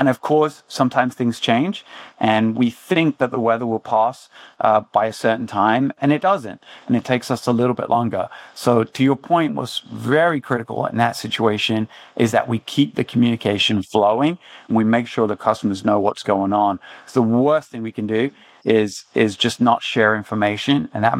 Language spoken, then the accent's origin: English; London, United Kingdom; apart from my hometown of London in England.